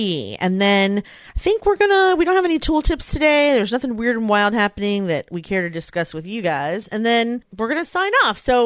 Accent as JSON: {"language": "English", "town": "Philadelphia", "region": "Pennsylvania", "country": "United States", "tie": "born or raised there", "said": "First of all, I love that it's in my hometown. This will never happen again."}